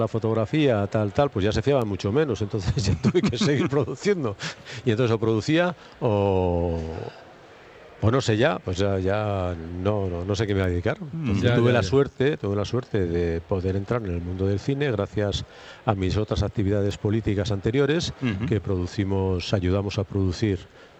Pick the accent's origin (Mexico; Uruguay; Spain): Spain; Basque Country; now in Germany; si yo soy vasco.